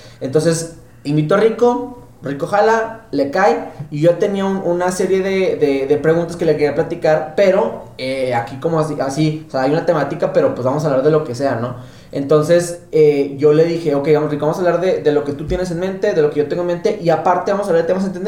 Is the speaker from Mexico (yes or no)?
yes; Torreón, Coahuila, Mexico; also born or lived in Saltillo / Acuña / Monclova / La Paz; yo soy de Torreón, yo soy 100% leonero, viví desde que tengo 6, 7 años hasta, porque al principio de mi vida viví en muchas partes por el trabajo de mi papá, Saltillo, Acuña, Monclova, La Paz, Guadalajara